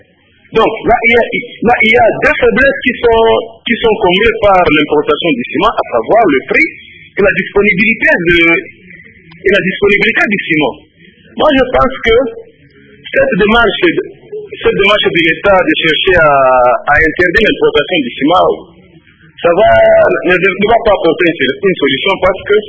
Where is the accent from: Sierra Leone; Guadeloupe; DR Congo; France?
DR Congo; on ne comprend pas que le ciment qui nous vient, qui est produit chez nous au Congo, puisse coûter plus cher que le ciment qui nous est importé.